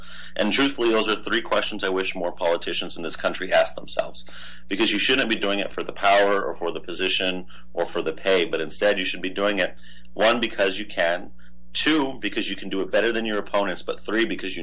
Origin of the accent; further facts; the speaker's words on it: Las Cruces, New Mexico, United States; I know Las Cruces. I'm from Las Cruces. I'm a part of Las Cruces.